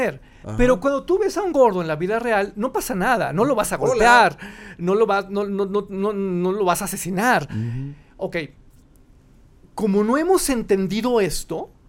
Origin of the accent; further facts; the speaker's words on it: Monterrey, Nuevo León, Mexico; Yo soy influencer de Monterrey.